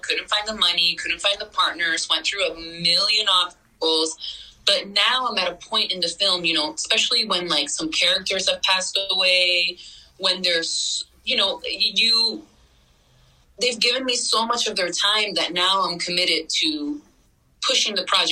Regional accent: New York, United States; also born or lived in Connecticut / Venezuela; I grew up in New York. I grew up in the tri-state area between New York and Connecticut and Venezuela as a child, to be honest.

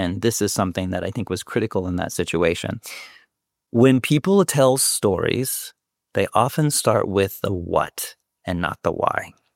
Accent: Kansas, United States; I grew up in Kansas, which is in the middle of this United States, very small conservative town

